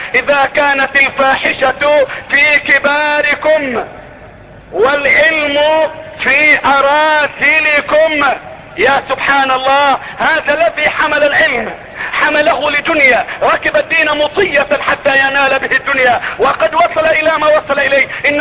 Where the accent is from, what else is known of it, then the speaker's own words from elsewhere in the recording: Egypt; بلدتنا مصر